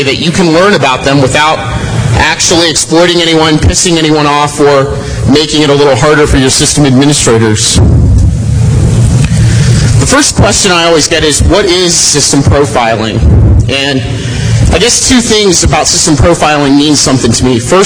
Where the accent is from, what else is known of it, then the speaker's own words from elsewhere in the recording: Columbus, Ohio, United States; I'm from Columbus, Ohio